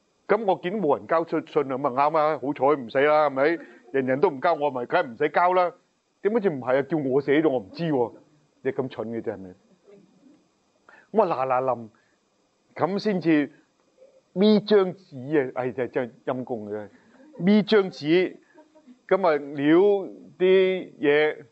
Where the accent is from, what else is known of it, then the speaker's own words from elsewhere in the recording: China; 佢知道我都係其中一個即係中國嘅神父去接納佢